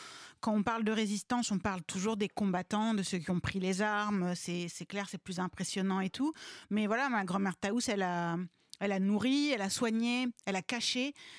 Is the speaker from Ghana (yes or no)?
no; France; moi, en tant que Française, je n'ai pas appris à l'école